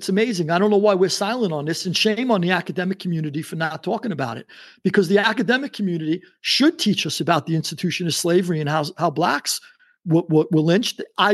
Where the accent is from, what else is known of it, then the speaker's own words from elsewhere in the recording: New York, United States; You know, I grew up in New York. My grandparents got right off the boat and ended up in New York. That's where I came from.